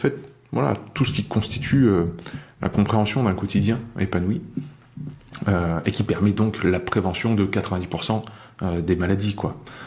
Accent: Avignon, Provence-Alpes-Côte d'Azur, France; born there; Je suis né à Avignon, je suis le dernier d'une famille de 5 personnes

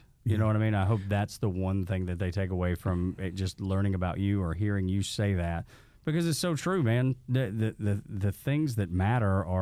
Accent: Dalton, Georgia, United States; my buddy Jeremy Klein, we grew up together in Dalton.

